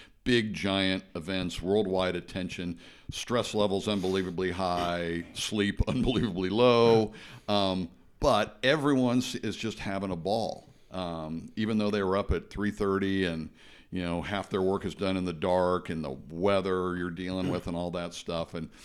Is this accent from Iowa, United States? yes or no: no; Kansas, United States; I think that Midwestern upbringing is kind of commonplace where you grew up, where I grew up here in Kansas.